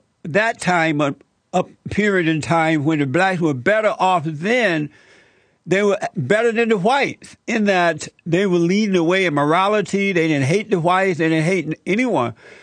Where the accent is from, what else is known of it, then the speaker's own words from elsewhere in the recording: Alabama, United States; born there; I was born in Alabama. I grew up under Jim Crow laws.